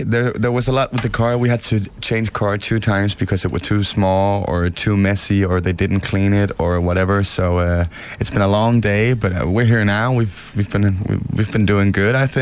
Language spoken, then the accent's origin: English; Denmark; I think in Denmark, I find it's normal for me because I'm from Denmark.